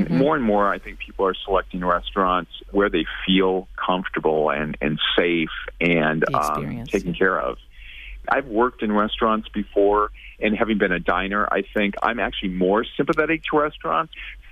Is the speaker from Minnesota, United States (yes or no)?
yes; Minnesota, United States; I'm from Minnesota, and we ate like farmers.